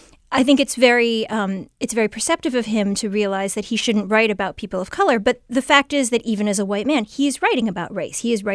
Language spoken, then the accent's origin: English; Shaker Heights, Ohio, United States; I remember in the 90s when I was growing up in Shaker Heights